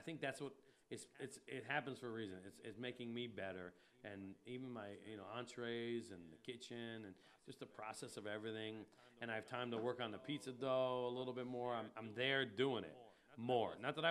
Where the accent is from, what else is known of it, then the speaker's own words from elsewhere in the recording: New Canaan, Connecticut, United States; Then we moved from 72 to 95, where I grew up on Forest Street. And it was an old New Canaan. It was a couple old school black families.